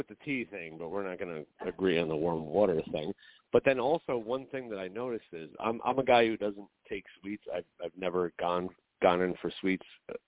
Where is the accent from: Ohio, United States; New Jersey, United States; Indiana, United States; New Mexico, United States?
New Jersey, United States; you know, I'm from New Jersey, so I don't know if you know the New Jersey area